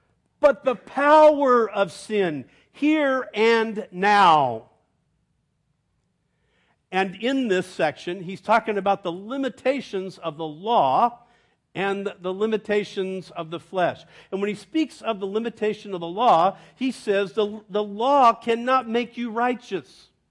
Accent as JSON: {"language": "English", "country": "Ireland", "said": "And I said, \"No, I'm Irish.\""}